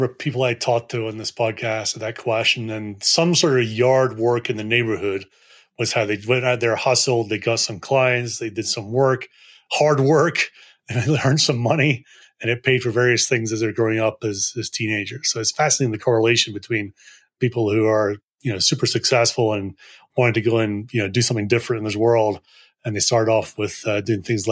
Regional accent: Scotland, United Kingdom; also born or lived in Hong Kong; even though I'm born and bred in Scotland, we actually lived in Hong Kong for a few years as I was a little bit older.

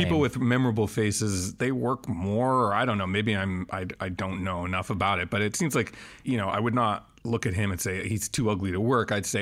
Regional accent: Montreal, Quebec, Canada; I grew up in Montreal, Canada

